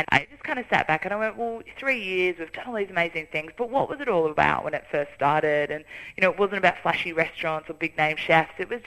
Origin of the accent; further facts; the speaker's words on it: Broken Hill, New South Wales, Australia; growing up in Broken Hill, there weren't a lot of options to eat out. But that said, we grew up with a massive backyard, a massive veggie patch out there.